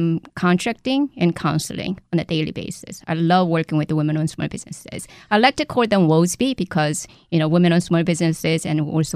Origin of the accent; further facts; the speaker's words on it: South Korea; moved away as an adult; now in United States; I was born and raised in South Korea. I came to this country about 2000 for graduate school, and then I was planning to go back, and then I met my husband. So I came out to Washington, D.C. area in 2004